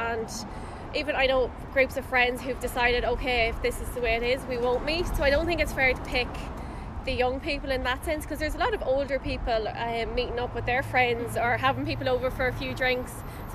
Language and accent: English; Ulster, Ireland; like I'm from Cavan, so I was hoping to get home